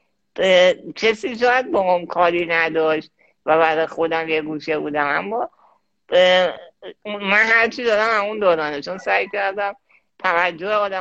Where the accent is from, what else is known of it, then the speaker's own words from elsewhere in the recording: Tehran, Tehran Province, Iran; born there; من متولد تهرانم و سال 66